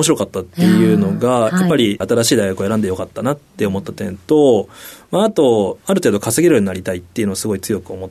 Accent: Embetsu, Hokkaido, Japan; 北海道の遠別町というところなんですけど。

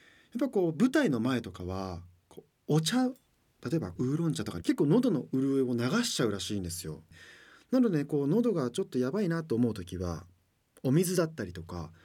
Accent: Toyokawa, Aichi, Japan; 豊川で自分の地元の豊川で市長表敬訪問をしたりとか

